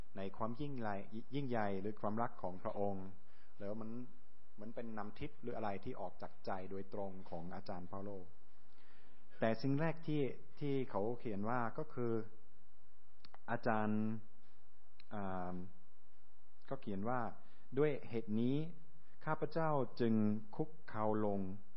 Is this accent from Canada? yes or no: no; Germany; Thai is a second language; วันนี้ผมมาเทศนาเป็นคนเยอรมันเป็นชาวเยอรมันมาในคริสตจักรในประเทศไทย